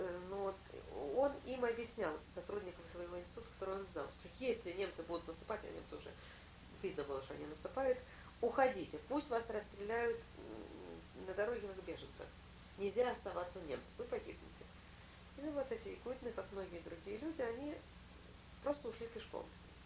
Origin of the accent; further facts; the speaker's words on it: Tashkent, Uzbekistan; Я росла в Ташкенте